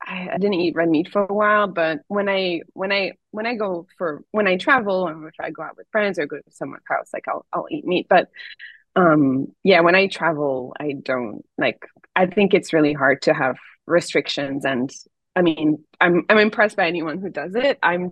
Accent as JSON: {"language": "English", "region": "Quebec", "country": "Canada", "said": "I'm from Quebec, and where I'm from, I'm not from Montreal. People assume I am, but I'm not. I'm from the, it's not northern because northern is really far, but it's as north, I don't know."}